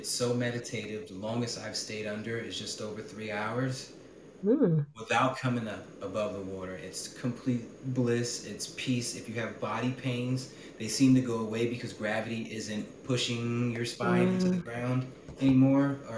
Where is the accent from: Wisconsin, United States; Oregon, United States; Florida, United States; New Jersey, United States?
New Jersey, United States; moved away; Just for those who don't know, I'm from New Jersey. I lived there my whole life up until 2 years ago.